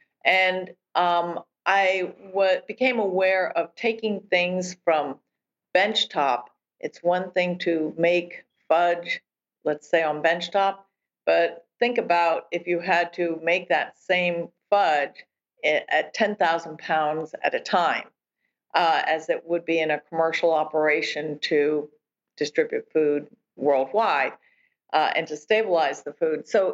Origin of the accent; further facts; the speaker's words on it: New Jersey, United States; I grew up in New Jersey, and my father was also a food scientist working for General Foods